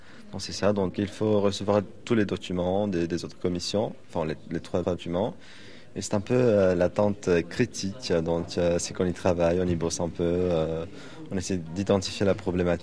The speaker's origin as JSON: {"language": "French", "country": "Romania", "said": "je suis de Roumanie, 20 ans. Je suis étudiant en sciences politiques, deuxième année"}